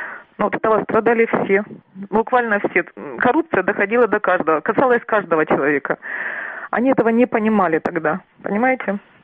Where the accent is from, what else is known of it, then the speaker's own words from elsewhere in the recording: Donetsk, Donetsk Oblast, Ukraine; жила в Донецке, сама коренная дончанка.